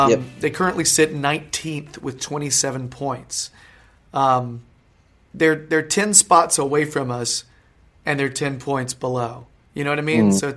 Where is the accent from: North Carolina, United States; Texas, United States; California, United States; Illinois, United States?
North Carolina, United States; Yeah, I said, y'all, deal with it. I'm from North Carolina.